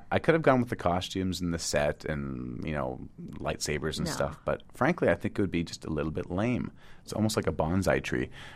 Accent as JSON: {"language": "English", "country": "Canada", "said": "I'm from Canada."}